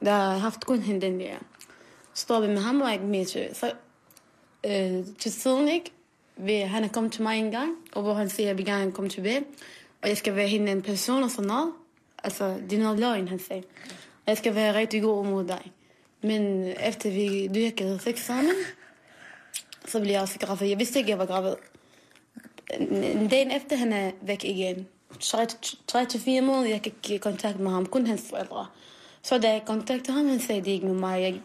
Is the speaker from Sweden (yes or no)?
no; Iraq; Danish is a second language; now in Copenhagen, Denmark; Landet? Irak. Ja, Irak. Og så bor jeg her på 12 år siden, eller 13 år siden. Kom med mine forældre.